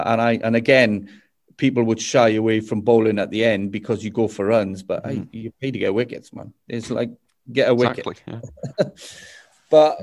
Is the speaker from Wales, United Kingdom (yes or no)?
yes; Wales, United Kingdom; first language Welsh; English is a second language; because I'm Welsh, you know, I speak my Welsh, my first language. I don't speak English to my parents. I speak Welsh. I did all my GCSE and my A-level subjects in Welsh. I went to a Welsh-speaking school, so I'm as Welsh as they come.